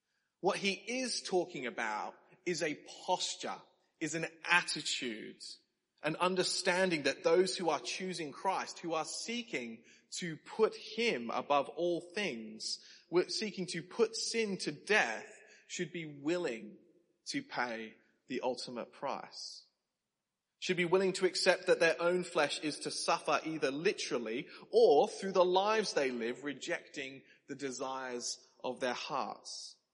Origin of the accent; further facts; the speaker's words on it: Australia; now in England, United Kingdom; You might be able to tell I'm not from England. And something that I discovered very quickly was some of the differences in culture coming here. In Australia, we stand on the left side of the escalator.